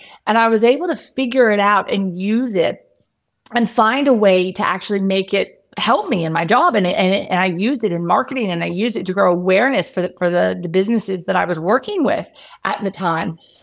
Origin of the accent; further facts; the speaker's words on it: Texas, United States; moved away as an adult; now in Perth, Australia; weird accent, people tell me. They can't quite pick it, they say, because I have been here for 20 years. But I am originally from Texas and I came over to Australia as a backpacker.